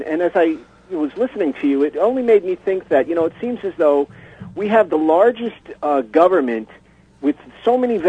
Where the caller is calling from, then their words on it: Mount Sinai, New York, United States; Mount Sinai. I'm a regular listener